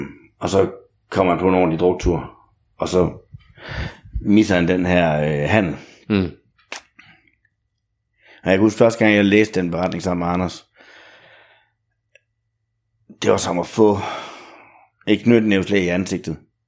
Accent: Aalborg, North Denmark Region, Denmark; Altså, jeg kommer fra Aalborg, og alle mine klassekammerater enten blev i Aalborg

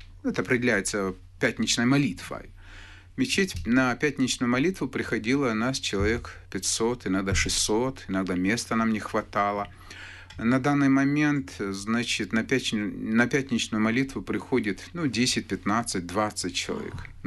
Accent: Dagestan, Russia; я сам дагестанец, из Дагестана

